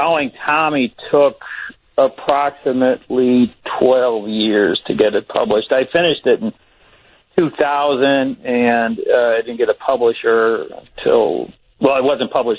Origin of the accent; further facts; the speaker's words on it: Chicago, Illinois, United States; That's true. I grew up in Austin in the far West Side. I lived at Chicago and Menard first until I was about 19 years old, and then we moved to North Avenue, just west of Central